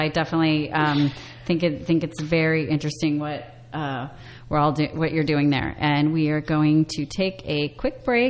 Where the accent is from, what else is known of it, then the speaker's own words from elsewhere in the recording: Cedar Rapids, Iowa, United States; born there; And what drew me there is I was born in Cedar Rapids, Iowa, and they have the Grant Wood American Gothic on display.